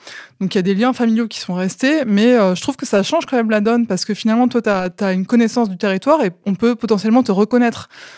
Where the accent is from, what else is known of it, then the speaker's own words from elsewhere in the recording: Hauts-de-France, France; j'ai grandi en Picardie. Maintenant, je m'intègre. Enfin, j'essaie de me créer une vie sur la Creuse.